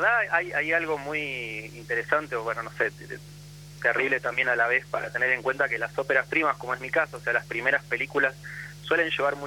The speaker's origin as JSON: {"language": "Spanish", "town": "Bahía Blanca", "region": "Buenos Aires Province", "country": "Argentina", "tie": "born or raised there", "said": "yo soy bahiense, por ahí que lo necesito aclararlo, nacido y criado en Bahía Blanca."}